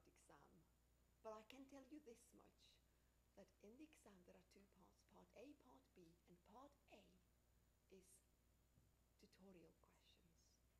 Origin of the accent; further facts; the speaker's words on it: Sweden; English is a second language; I also teach you Swenglish because I come from Sweden.